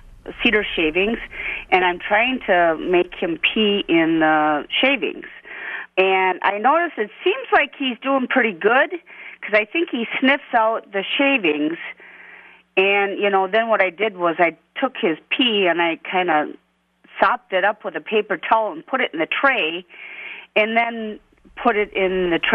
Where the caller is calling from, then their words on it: Watertown, Wisconsin, United States; I'm calling from Watertown, Wisconsin.